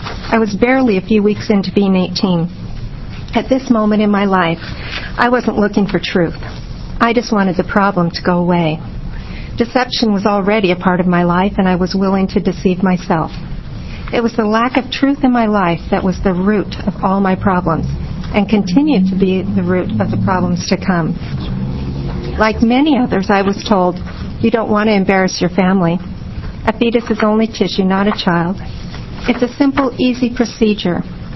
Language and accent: English; Salem, Oregon, United States; I'm from the Salem area